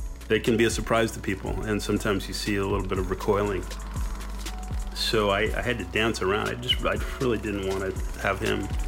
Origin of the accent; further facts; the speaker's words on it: Seattle, Washington, United States; I grew up in Seattle, and this was one of the neighborhoods where I would always be very wary of going when I was a young man.